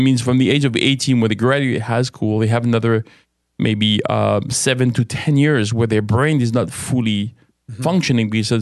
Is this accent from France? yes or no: yes; France; my home country, which is France, a very secular country in many ways, not interested in any input by beliefs or religions.